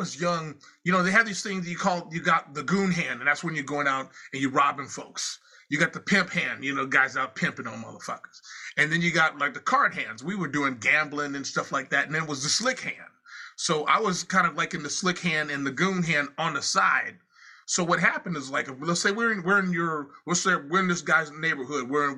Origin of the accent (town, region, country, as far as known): Compton, California, United States; born or raised there